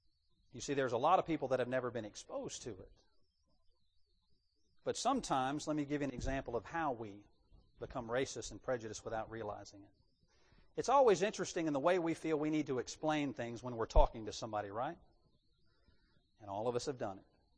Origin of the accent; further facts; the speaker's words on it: Louisiana, United States; I come from the Deep South in Louisiana. I didn't even hear those things down there. I was raised in the military of different cultures and backgrounds